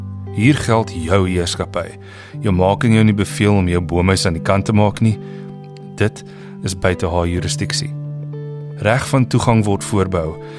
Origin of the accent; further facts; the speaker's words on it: Ladysmith, KwaZulu-Natal, South Africa; Ek het groot geword op Lady Smith. En een van die voordele van groot word op 'n platterlandse dorp is die groot erwe.